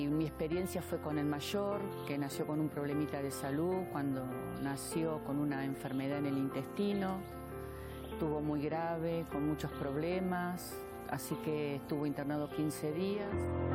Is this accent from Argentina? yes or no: yes; Buenos Aires, Argentina; soy de Buenos Aires, de Argentina. Hace 40 años que estoy casada, tengo dos hijos.